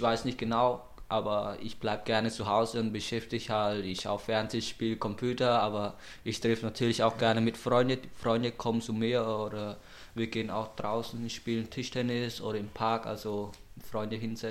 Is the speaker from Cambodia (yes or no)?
yes; Cambodia; German is a second language; Ich komme aus Kambodscha. Neben Hauptstadt ist Phnom Penh und das ist mein Stadt heißt Dakhel und das ist ungefähr 80 Kilometer entfernt.